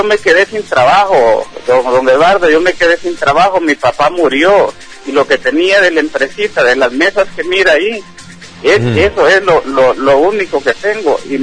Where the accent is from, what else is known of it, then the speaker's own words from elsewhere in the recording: Santa Rosa de Copán, Copán, Honduras; porque yo no soy de acá. Yo soy de Santa Rosa de Copán.